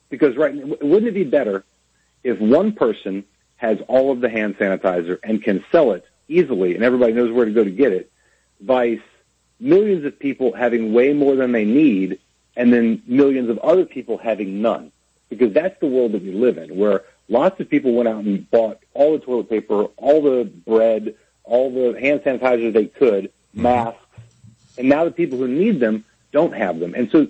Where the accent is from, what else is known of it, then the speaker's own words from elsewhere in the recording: Louisiana, United States; because I grew up in Louisiana, like all of us.